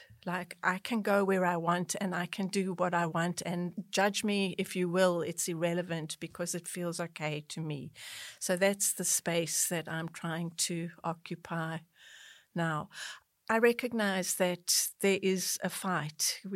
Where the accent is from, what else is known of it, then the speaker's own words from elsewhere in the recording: South Africa; growing up in South Africa